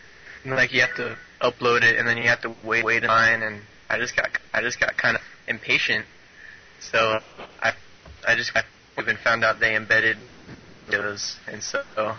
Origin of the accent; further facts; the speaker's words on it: Long Beach, California, United States; I'm from Long Beach, California, back in the far west. The U.S.